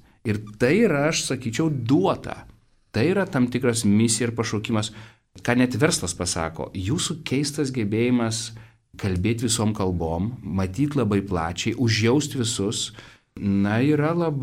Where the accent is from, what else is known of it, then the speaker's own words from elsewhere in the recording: Vilnius, Vilnius County, Lithuania; aš iš Vilniaus, aš žinau, kas tai yra.